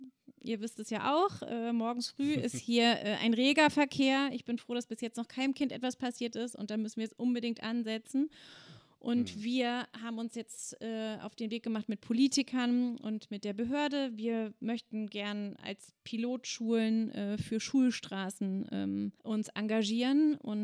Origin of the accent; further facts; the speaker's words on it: Duderstadt, Lower Saxony, Germany; Ich komme ganz ursprünglich aus Duderstedt bei Göttingen. Dort bin ich geboren worden und groß geworden, habe dort mein Abitur gemacht, bin dann nach Hildesheim gegangen zum Studium.